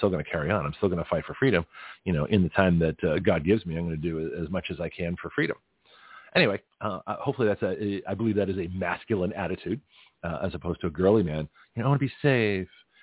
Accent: Australia; accent: Australian; I used to have one. This is the sad. I used to have an Australian accent.

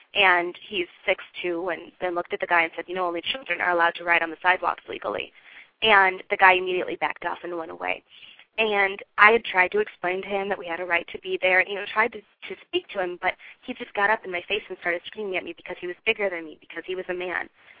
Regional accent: Chicago, Illinois, United States; I grew up in Chicago, and I remember going to the Museum of Science and Industry.

